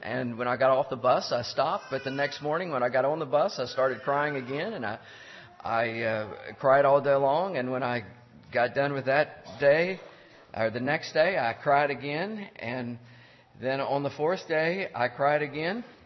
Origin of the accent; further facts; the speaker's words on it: Barnwell, South Carolina, United States; also born or lived in Harrisonburg, Virginia; I was born in Harrisonburg, Virginia. Went to a small Mennonite school, and there were around 100 students there. But between first and second grade, our family moved to South Carolina.